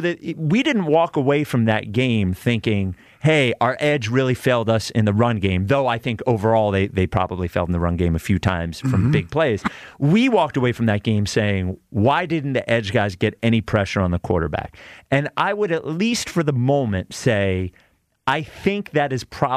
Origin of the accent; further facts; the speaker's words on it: Pennsylvania, United States; We're Wawa's, man. We're southeastern PA, bro. This is Wawa country.